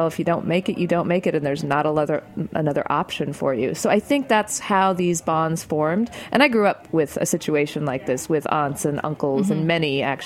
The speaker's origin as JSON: {"language": "English", "region": "New Mexico", "country": "United States", "said": "You know, because we're from New Mexico, and there were, like, yeah. four other Indians."}